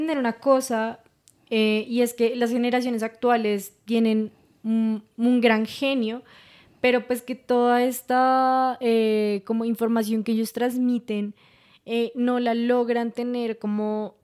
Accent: Colombia; nos llega como colombianos

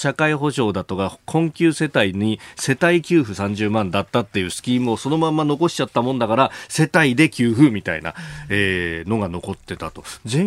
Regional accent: Yokosuka, Kanagawa, Japan; 私は神奈川県出身なんでもう日産王国の中で育ってですね、しかも横須賀っていうとおっぱまに大工場があってもうそこに見学に行くっていうのが子供の頃の、まあ、年中行事みたいなもんだったんで、

